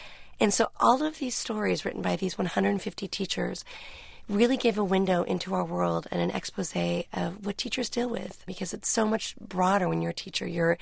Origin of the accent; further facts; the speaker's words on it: Newport Beach, California, United States; I was a suburbanite. I came from Newport Beach.